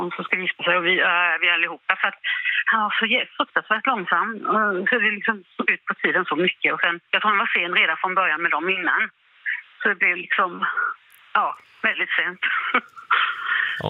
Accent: Kalmar, Kalmar County, Sweden; now in Gothenburg, Sweden; Och vi är från Kalmar från början, men vi utflyttade till Göteborg, både hon och jag.

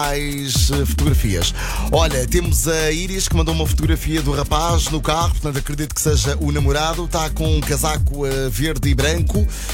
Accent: Amadora, Lisbon, Portugal; É, exatamente, eu sou da Amadora.

